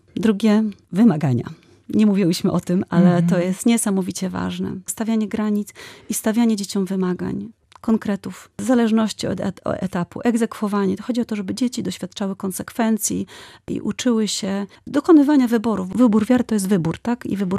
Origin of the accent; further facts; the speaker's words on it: Pomeranian Voivodeship, Poland; my to robimy po kaszubsku, bo ja już jestem kaszubką i staram się wychowywać dzieci po kaszubsku